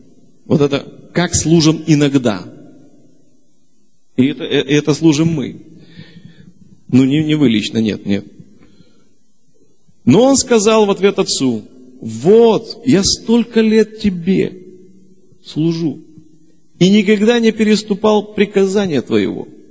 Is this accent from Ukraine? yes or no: yes; Kyiv, Ukraine; Вообще, я выходец из Борчаговки